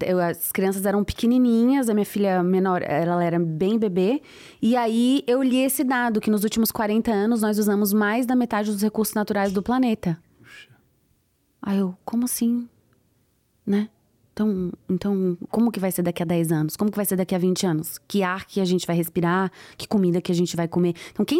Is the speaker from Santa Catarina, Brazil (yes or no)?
yes; Florianópolis, Santa Catarina, Brazil; Eu sou de Florianópolis, uma região pesqueira, né? Ali no Vale do Itajaí.